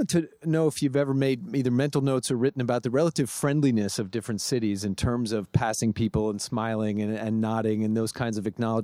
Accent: New York, United States; moved away; also born or lived in Seattle; I grew up in New York, and when I moved to Seattle in the early 90s, I just remember being so struck by how many more people would meet you

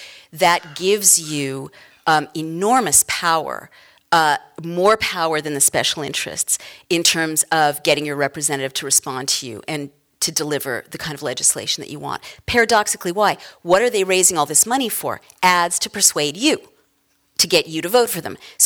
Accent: San Francisco, California, United States; I grew up in San Francisco, so I know this is

